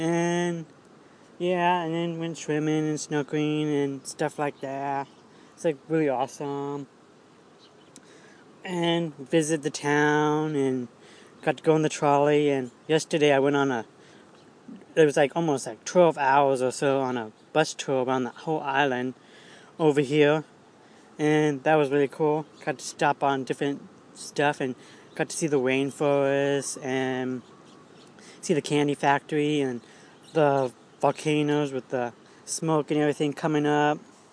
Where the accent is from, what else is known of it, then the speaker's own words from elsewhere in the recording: Bremerton, Washington, United States; I'll go back to my hometown, be back in Bremerton by Wednesday night at 9:00 p.m.